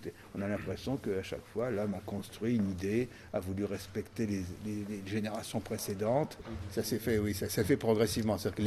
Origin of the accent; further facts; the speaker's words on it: Paris, Île-de-France, France; born there; avant d'être conservateur, parce que je suis né à Paris